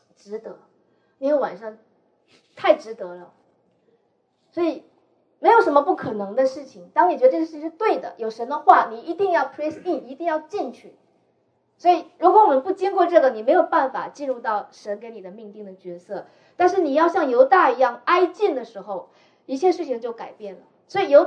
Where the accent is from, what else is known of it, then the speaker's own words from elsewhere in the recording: Northeast China, China; 我说你是东北人，我也是东北人